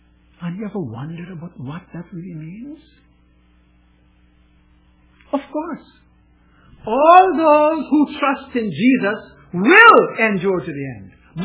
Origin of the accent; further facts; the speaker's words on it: Amsterdam, North Holland, Netherlands; moved away as an adult; when I left my hometown, that in Amsterdam